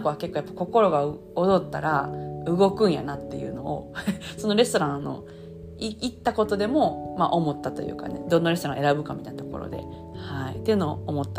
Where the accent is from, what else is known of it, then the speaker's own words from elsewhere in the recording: Osaka, Japan; 大阪、私大阪出身ですけど